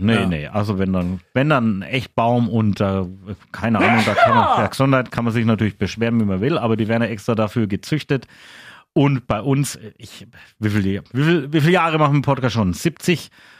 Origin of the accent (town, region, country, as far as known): Bavaria, Germany; accent: Kronach dialect